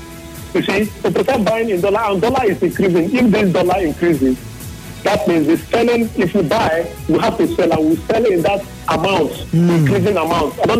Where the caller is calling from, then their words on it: Nigeria; I'm calling from Umahalo.